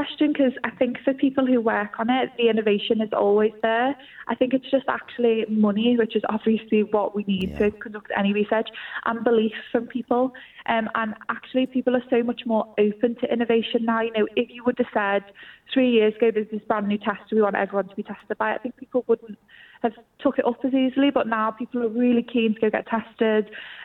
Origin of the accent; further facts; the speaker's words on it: Liverpool, North West England, United Kingdom; So obviously I'm from Liverpool